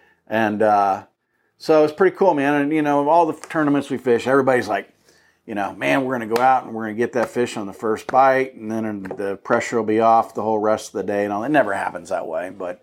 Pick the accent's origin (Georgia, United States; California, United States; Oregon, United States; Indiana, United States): Indiana, United States; Indianapolis; I grew up in Indianapolis with the big red machine. We go over and watch the Reds play all the time.